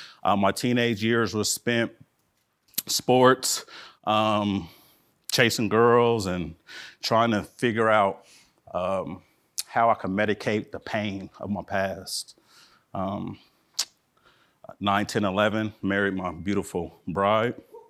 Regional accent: California, United States; also born or lived in Fresno / Denver / Montana; I'm a Californian, born in Fresno, then immediately moved to Denver, and then moved to Montana, then moved back home to Northern California as a elementary school student.

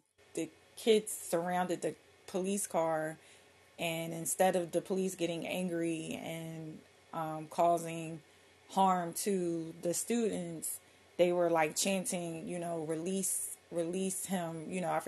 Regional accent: Philadelphia, Pennsylvania, United States; I'm from Philly. And my whole life, like I'm 46, so my whole life growing up in Philly, there was a Baptist church, a Catholic church, and a mosque on every corner

